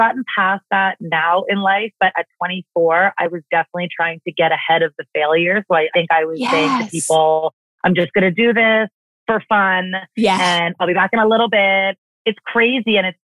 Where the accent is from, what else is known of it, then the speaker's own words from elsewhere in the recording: Dartmouth, Nova Scotia, Canada; I am from Dartmouth, Nova Scotia, born and raised. I have tons of Cape Breton connections.